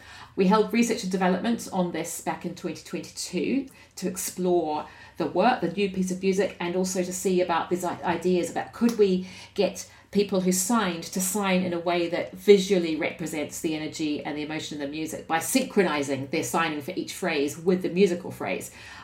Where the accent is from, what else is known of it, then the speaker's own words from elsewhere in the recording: New Zealand; in my home country of New Zealand, or as we also call it in Maori, Aotearoa, which means the land of the long white cloud.